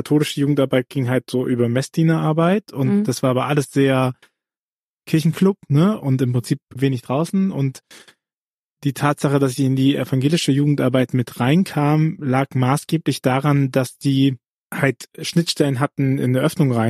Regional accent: Bavaria, Germany; Ich bin ja in Bayern aufgewachsen, also katholisch sozialisiert

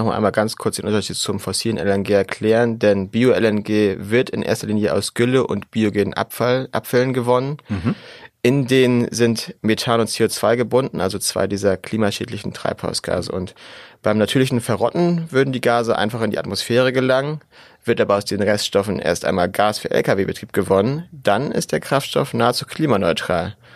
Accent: Northern Germany, Germany; als Norddeutsche weiß man das ungefähr

